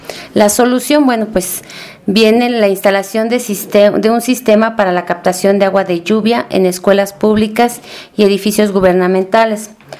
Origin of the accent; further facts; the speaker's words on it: Mexico City, Mexico; Bueno, pues aquí en el Distrito Federal. Tengo 38 años viviendo en Iztapalapa, 40 de edad.